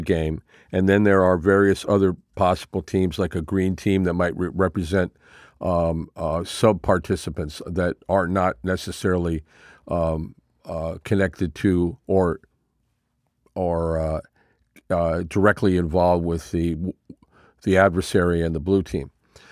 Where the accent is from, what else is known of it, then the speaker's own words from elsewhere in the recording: Mexico; So that was kind of cool because I grew up in Mexico.